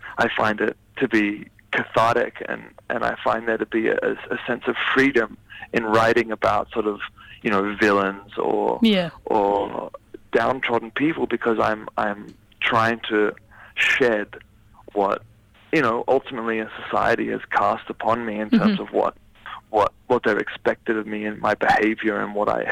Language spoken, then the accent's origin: English; Sydney, New South Wales, Australia; You know, I was raised in Sydney, Australia, part of a sporting, masculine, macho culture.